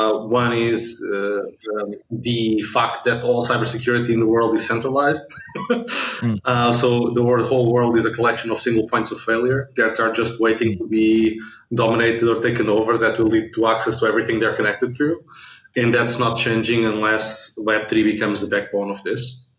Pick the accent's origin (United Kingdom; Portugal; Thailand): Portugal; So I'm originally from Portugal.